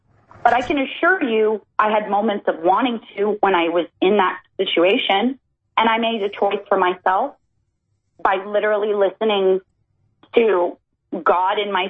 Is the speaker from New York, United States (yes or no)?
no; Las Vegas, Nevada, United States; It's my hometown, Vegas.